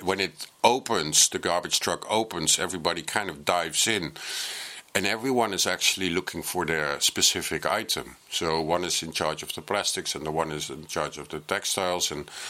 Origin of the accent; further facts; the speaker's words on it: Netherlands; I'm a photojournalist from the Netherlands, and I've been documenting waste for the last 30 years.